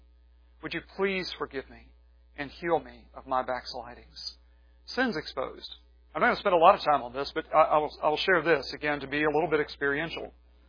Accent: West Virginia, United States; the old-timey preachers I grew up with in West Virginia, these are preachers who sang their sermons.

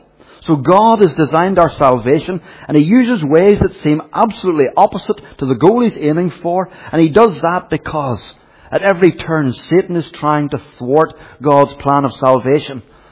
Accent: Belfast, Northern Ireland, United Kingdom; born there; and I was born in Belfast

